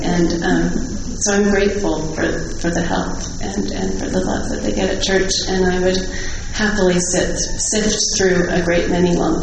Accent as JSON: {"language": "English", "town": "Nashville", "region": "Tennessee", "country": "United States", "tie": "born or raised there", "said": "My Laurel advisor, I grew up in Nashville, and my Laurel advisor was this magnificent Southern woman"}